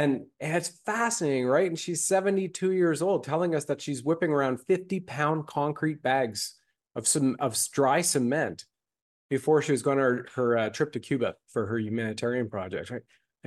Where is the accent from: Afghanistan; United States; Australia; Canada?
Canada; I was brought up in Canada